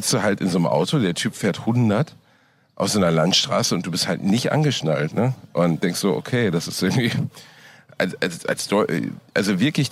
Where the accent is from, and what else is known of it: Germany